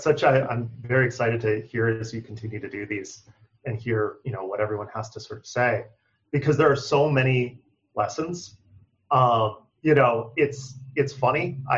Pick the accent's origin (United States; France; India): United States; Oregon; I growing up in Eastern Oregon, a lot of your friends join the military, sometimes get the GI Bill, et cetera.